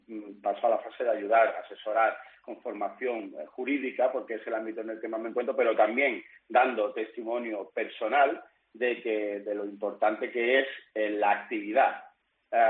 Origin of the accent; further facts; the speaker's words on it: Málaga, Andalusia, Spain; born there; en Málaga, por supuesto, porque es mi tierra natal